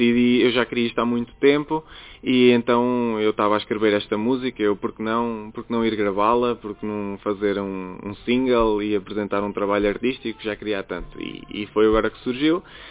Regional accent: Aveiro, Centro, Portugal; also born or lived in Ílhavo; eu sou daqui de Aveiro, nasci em Aveiro, vivi muitos anos em Ilha, e agora estou aqui depois de casar, vim para Aveiro e estou aqui a morar bem no centro, ao pé do Glicínias.

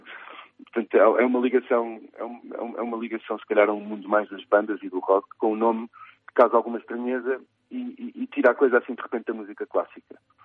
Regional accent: Queluz, Lisbon, Portugal; Lisboa, nasci mesmo em Lisboa e depois fui para Queluz, um subúrbio maravilhoso, estou a ser irónico, da linha de Sintra. Por acaso, um bom sítio para ser miúdo

